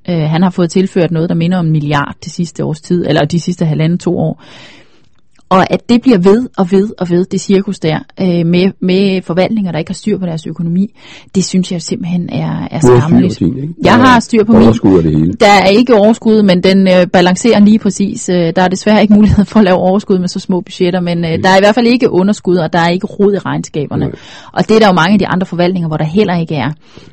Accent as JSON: {"language": "Danish", "region": "West Jutland", "country": "Denmark", "said": "nu er jeg jo fra Vestjylland, så det ligger mig jo sådan lidt fjernt at rose mig selv"}